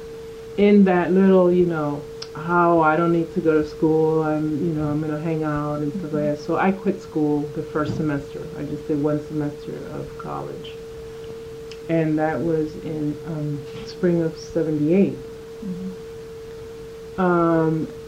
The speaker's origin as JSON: {"language": "English", "region": "New York", "country": "United States", "tie": "born there", "said": "I was born March 14th, 1959, in the Lower East Side of Manhattan, New York. I was born on Henry Street."}